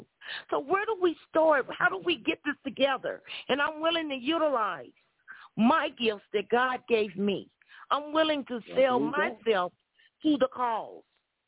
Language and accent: English; Oklahoma City, Oklahoma, United States; I'm from Oklahoma City.